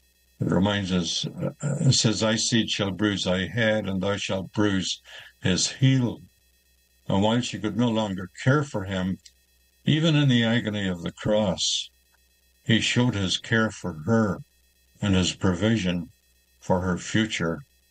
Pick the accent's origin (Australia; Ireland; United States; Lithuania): Ireland; I never knew this as a lad growing up in Ireland